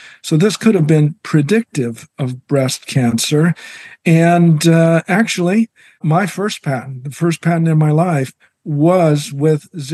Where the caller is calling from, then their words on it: Gig Harbor, Washington, United States; I'm speaking from my home office in Gig Harbor, Washington.